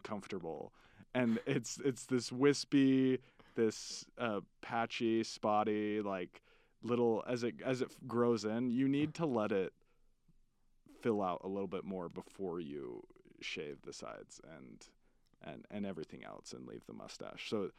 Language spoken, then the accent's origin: English; Ogden, Utah, United States; So a little bit about me. I'm from Ogden, Utah. I am 22 years old and single.